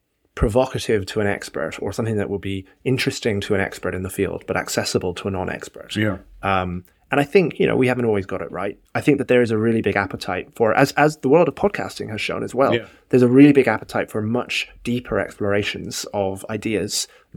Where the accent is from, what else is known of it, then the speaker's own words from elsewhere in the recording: Cork, Munster, Ireland; So I grew up in Cork in Ireland.